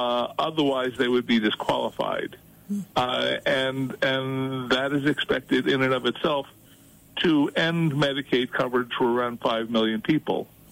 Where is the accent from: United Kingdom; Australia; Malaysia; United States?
United States; Texas; For example, in my home state of Texas